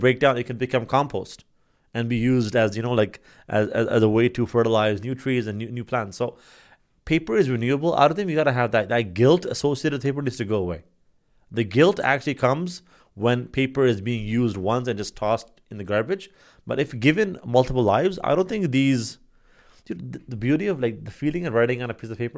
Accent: Ontario, Canada; we're from Canada, so in Canada, in Toronto area

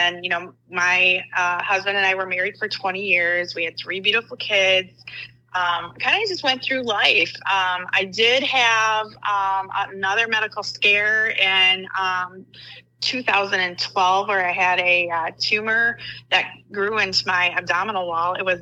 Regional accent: Grand Rapids, Michigan, United States; So, so I grew up in the Grand Rapids area, had one brother, great mom and dad

